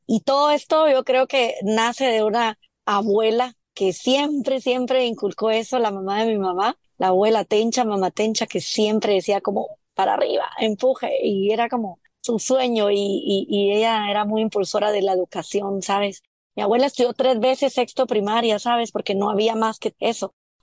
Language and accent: Spanish; El Progreso, Jutiapa, Guatemala; del Progreso Jutiapa, que ese es el pueblo de donde yo nací. O sea, yo no digo que no soy de Jutiapa, yo digo que soy del Progreso, pero es del Progreso Jutiapa, porque yo ahí crecí, en el barrio y así, en el barrio La Lomita